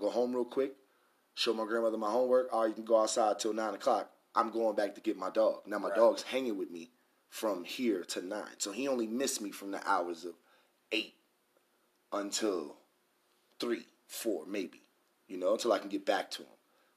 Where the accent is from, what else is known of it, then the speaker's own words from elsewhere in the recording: New York City, New York, United States; And you know I live in Harlem, right? I'm from Harlem, so it's right there.